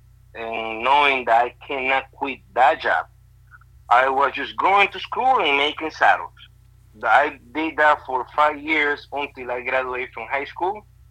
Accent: Estelí, Nicaragua; Well, I was born and raised in Estelí, Nicaragua. So that's my birthplace.

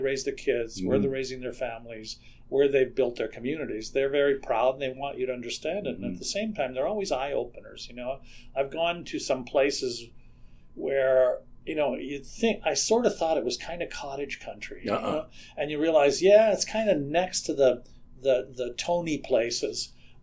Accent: Toronto, Ontario, Canada; now in Vancouver, Canada; having grown up as an urban kid, you know, I came from a village, a very small village, but I grew up in Toronto, and then I live a big chunk of my life now in Vancouver

